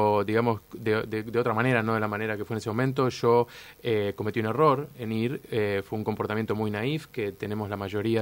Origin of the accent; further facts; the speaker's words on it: Argentina; como argentino, y peor aún, como funcionario del Estado